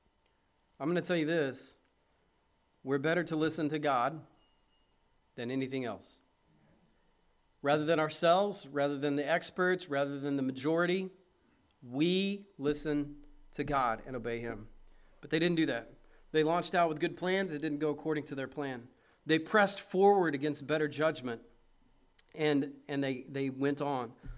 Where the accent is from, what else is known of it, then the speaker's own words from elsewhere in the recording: Oklahoma, United States; I'm from Oklahoma. I don't know much about nor'easters